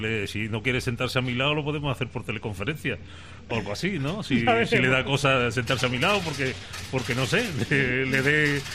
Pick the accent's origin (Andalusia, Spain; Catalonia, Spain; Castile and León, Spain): Andalusia, Spain; Cádiz; yo digo que soy gaditano, cadista y carnavalero.